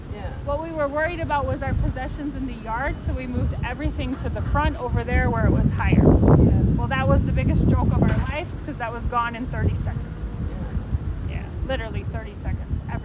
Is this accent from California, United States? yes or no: no; Chicago, Illinois, United States; Okay, so I am from Chicago.